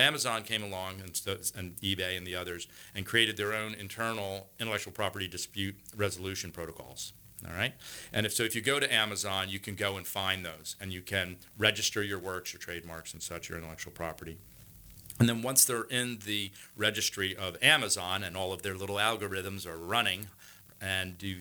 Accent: Philadelphia, Pennsylvania, United States; So I was born in Philadelphia and I went to a small Quaker school, Friends Central in Philadelphia, part of the Society of Friends or Quakers.

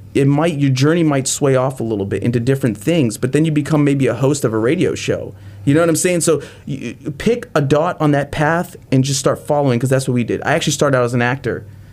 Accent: St. Petersburg, Florida, United States; because we grew up lower middle class. We had no connections. We grew up in a household where there was drugs. We grew up in South St. Pete as well.

